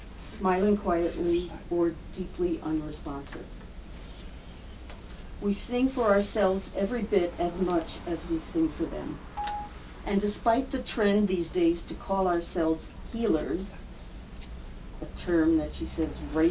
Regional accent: New York, United States; I'm from New York, a long time ago.

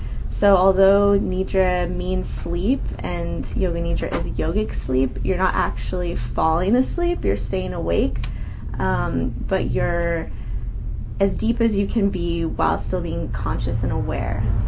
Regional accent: Sebastopol, California, United States; I grew up in Sebastopol, and I recently moved back just a year ago

